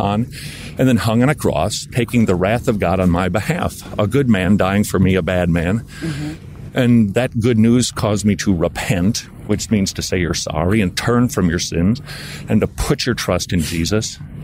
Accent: Minnesota, United States; now in Georgia, United States; And I'm from Minnesota, and that's pretty close to Canada.

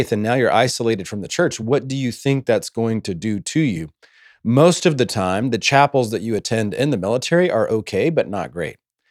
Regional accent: Savannah, Georgia, United States; I grew up in Savannah, Georgia. Jimmy and Todd give me a hard time about that, but it's true nonetheless.

